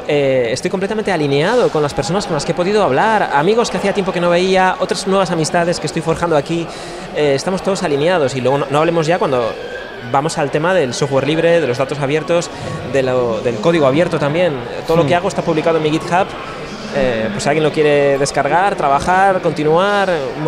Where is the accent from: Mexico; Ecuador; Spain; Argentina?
Spain; Santander, Cantabria; yo vengo de un sitio pequeño donde la escena tecnológica además es bastante pequeña, limitada, es natural. Yo vengo de Santander.